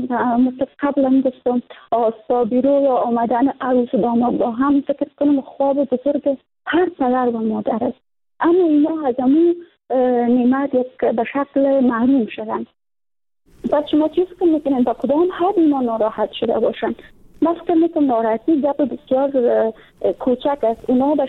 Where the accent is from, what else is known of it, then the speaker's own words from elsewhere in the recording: Afghanistan; در فامیلای افغانی سنتی ما و شما، قوم ما و شما، در همون قسم خانواده ها بزرگ شدیم